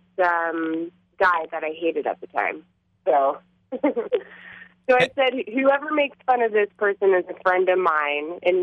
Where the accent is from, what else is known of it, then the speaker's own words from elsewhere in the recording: Arizona, United States; also born or lived in San Francisco; now in Provo, United States; I don't even really know exactly, but I'm from Arizona. I went to high school, college there, and then I lived downtown San Francisco for a little while.